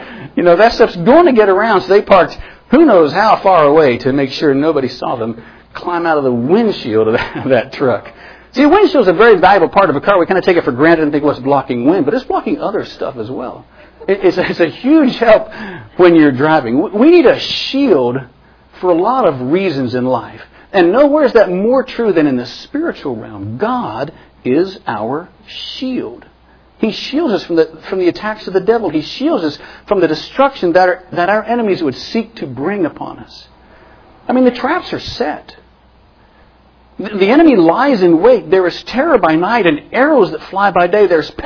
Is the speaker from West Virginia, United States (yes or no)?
yes; West Virginia, United States; like a lot of the folks back in my home state in West Virginia.